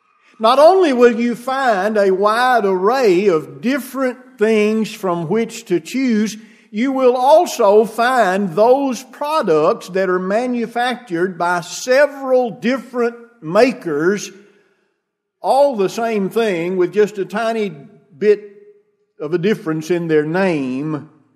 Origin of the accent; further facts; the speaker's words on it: United States; and I say we, referring to us in general as American people, we've convinced ourselves